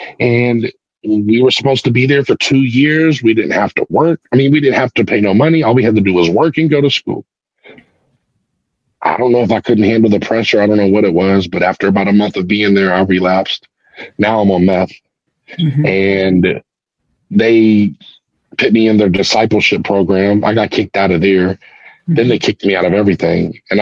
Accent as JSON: {"language": "English", "region": "West Virginia", "country": "United States", "tie": "born or raised there", "said": "I also grew up in West Virginia, and I've spent more time in a tent in LA than I ever have in the state of West Virginia."}